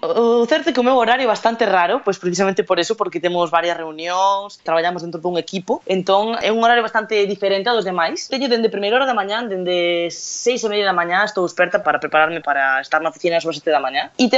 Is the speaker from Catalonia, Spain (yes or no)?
no; Galicia, Spain; No, son galega.